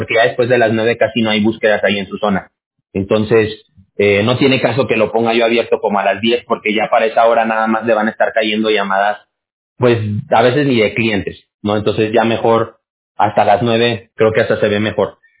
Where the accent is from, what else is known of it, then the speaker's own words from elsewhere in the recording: Mexico; yo soy mexicano.